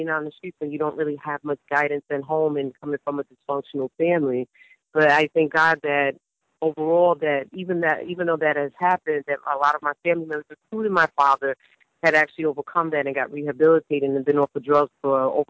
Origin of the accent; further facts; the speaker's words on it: Bronx, New York, United States; My experiences, me growing up in the South Bronx and also my family.